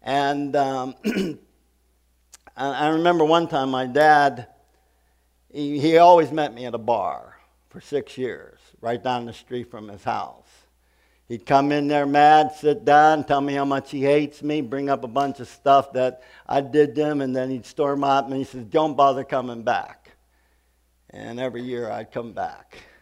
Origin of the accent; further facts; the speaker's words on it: Pittsburgh, Pennsylvania, United States; born there; I was born up here in Pittsburgh, and we went fishing.